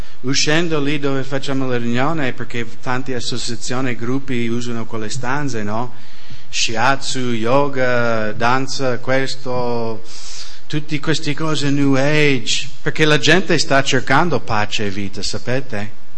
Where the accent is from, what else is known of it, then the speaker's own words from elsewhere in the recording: Kent, United States; Italian is a second language; E mi ricordo un giorno stavo camminando con la mia macchina lì a Kent, nel mio paese, e ho visto una macchina della polizia in borghese, perché abbiamo in America queste macchine